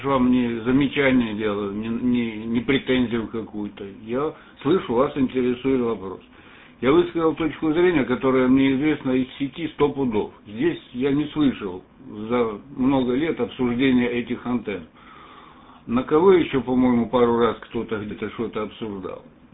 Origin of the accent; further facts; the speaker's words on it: Mineralnye Vody, Stavropol Krai, Russia; Я сам родом с Северного Кавказа, вот, с Каменвод.